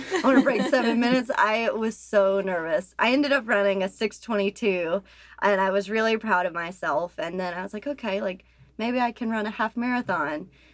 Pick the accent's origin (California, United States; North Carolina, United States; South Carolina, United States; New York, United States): North Carolina, United States; I'm from North Carolina.